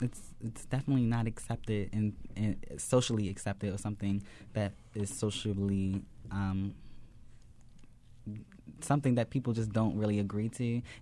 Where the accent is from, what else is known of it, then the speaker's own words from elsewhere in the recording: Baltimore, Maryland, United States; moved away; I was born and raised in Baltimore.